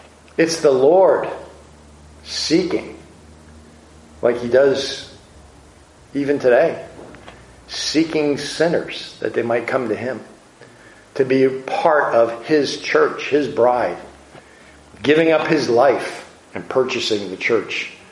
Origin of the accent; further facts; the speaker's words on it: New Jersey, United States; I mean, I grew up on the Jersey Shore.